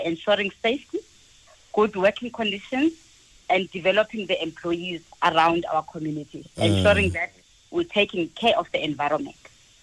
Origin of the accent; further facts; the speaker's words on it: Eastern Cape, South Africa; I'm from Eastern Cape, like I mentioned, from labor-sending community.